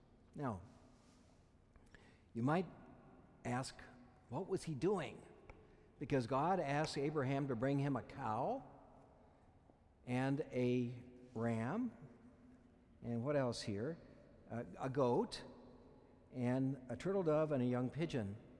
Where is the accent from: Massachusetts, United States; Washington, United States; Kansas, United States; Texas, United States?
Kansas, United States; I grew up in Kansas. Not many people think there's advantage of growing up in Kansas when you come from Pennsylvania and the big cities.